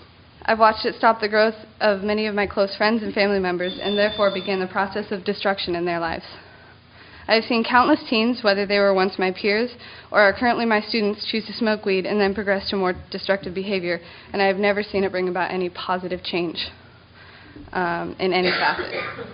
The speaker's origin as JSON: {"language": "English", "town": "Monroe", "region": "Washington", "country": "United States", "tie": "born or raised there", "lives_now": "Snohomish, United States", "said": "And though I currently live in Snohomish, I was raised in Monroe."}